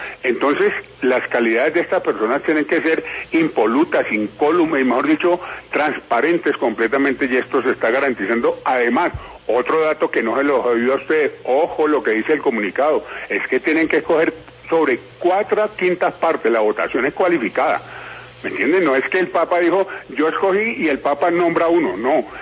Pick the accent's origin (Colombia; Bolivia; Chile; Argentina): Colombia; porque somos colombianos